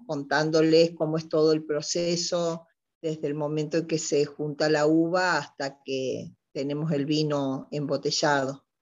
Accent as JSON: {"language": "Spanish", "region": "Córdoba", "country": "Argentina", "lives_now": "La Rioja, Argentina", "said": "porque nosotros, bueno, originariamente somos de Córdoba"}